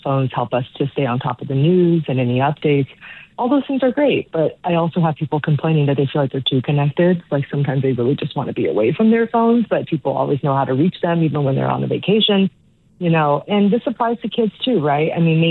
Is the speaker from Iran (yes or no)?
no; Taiwan; growing up in Taiwan.